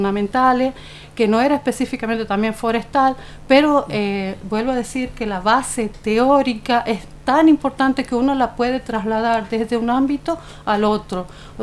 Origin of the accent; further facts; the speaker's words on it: Tucumán, Argentina; moved away as an adult; now in Santiago del Estero, Argentina; Yo soy tucumana y bueno, vine a desempeñarme y a formar una familia aquí en Santiago del Estero.